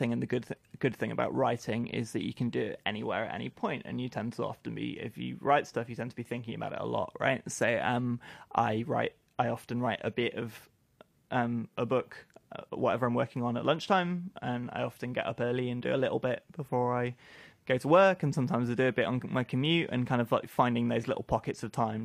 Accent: Wilmslow, North West England, United Kingdom; I grew up in Wilmslow.

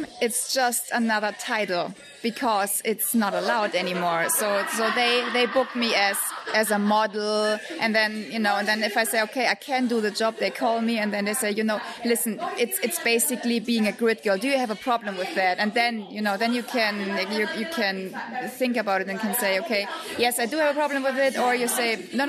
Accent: Munich, Bavaria, Germany; English is a second language; I'm from Munich, and I'm a grid girl.

